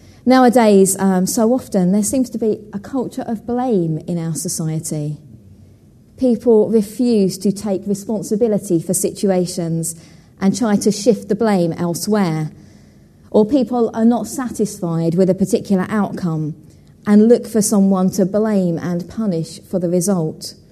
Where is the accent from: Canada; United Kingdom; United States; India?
United Kingdom; East of England; And growing up in Essex, our family picnic often used to be at Danbury Common.